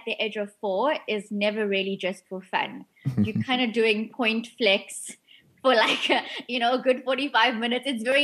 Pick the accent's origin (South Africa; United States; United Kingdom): South Africa; Port Shepstone, KwaZulu-Natal; used to volunteer at my local vet in Port Chepstone, my hometown.